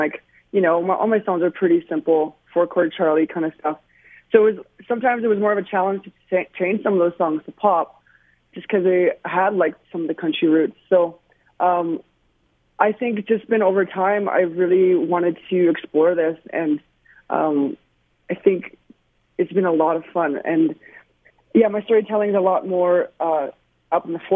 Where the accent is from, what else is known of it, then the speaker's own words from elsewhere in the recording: Fort McMurray, Alberta, Canada; also born or lived in Saskatchewan; I was born in Saskatchewan, actually, but grew up mostly around Alberta, mostly in Fort McMurray.